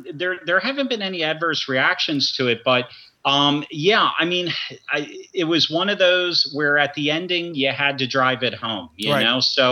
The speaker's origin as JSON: {"language": "English", "region": "New Jersey", "country": "United States", "said": "I'm from Jersey, you know what I'm saying? So it's like, honestly, everyone in the South sounds the same to me."}